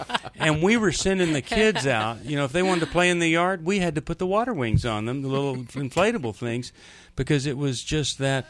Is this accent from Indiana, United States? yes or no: yes; Indianapolis, Indiana, United States; You know, I'm from Indianapolis.